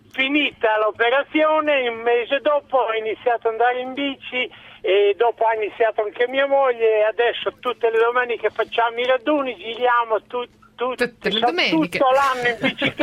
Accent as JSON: {"language": "Italian", "town": "Ravenna", "region": "Emilia-Romagna", "country": "Italy", "said": "Io sono da Ravenna"}